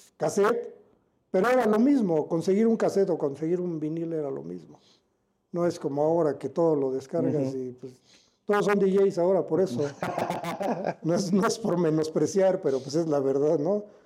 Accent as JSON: {"language": "Spanish", "region": "Mexico City", "country": "Mexico", "tie": "born or raised there", "said": "Yo soy de San Juan de Aragón, yo vivo en San Juan de Aragón. Toda mi vida he vivido ahí."}